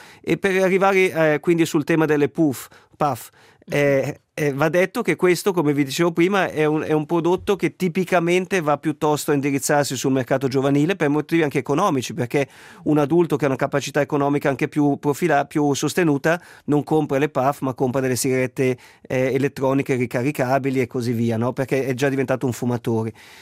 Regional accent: Ticino, Switzerland; da ticinesi noi viviamo in una realtà un po' diversa

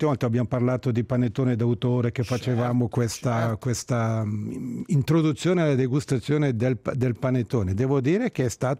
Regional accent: Ticino, Switzerland

